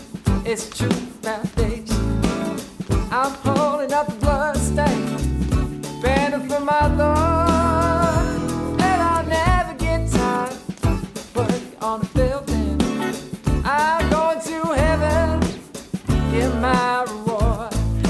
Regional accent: Nova Scotia, Canada; born there; now in Winnipeg, Canada; and I'm new to Winnipeg, Manitoba. I haven't lived here for quite so long. I was born in Nova Scotia, in fact.

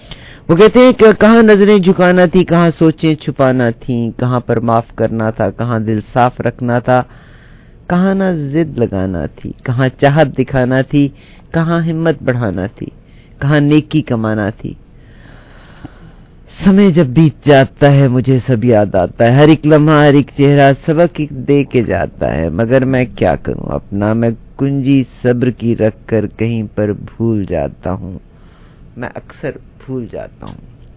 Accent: Pakistan; نہیں ہم پاکستانی ہیں, وہ پاکستان کا ایک پاسپورٹ ہے

